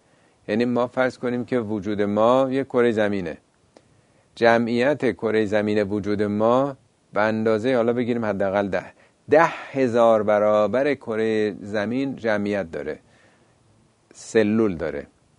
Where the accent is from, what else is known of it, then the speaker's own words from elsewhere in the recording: Iran; حالا ما ایرانی هستیم میتونیم بگیم به اندازه تهران